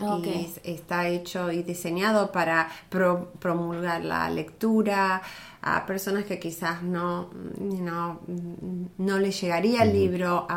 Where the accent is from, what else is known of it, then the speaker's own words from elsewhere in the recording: Argentina; moved away; a mí me pasa cada vez que voy a mi país, Argentina. Cuando estoy allá, no soy más de allá. Y cuando estoy acá, yo soy argentina.